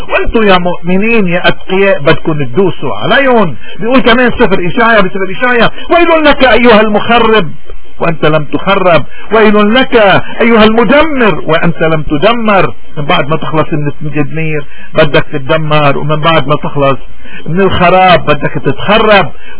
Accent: Lebanon; نحن كلبنانيين اليوم بأمس الحاجة انه اول شيء نكون صادقين مع نفسنا

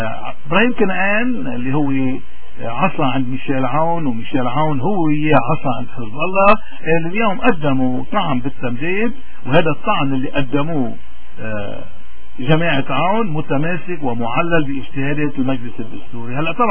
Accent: Lebanon; بنصير نحن كلبنانيين وين ما بدنا نروح وين ما بنكون موجودين نحن بدنا ندفع هذه الضرر.

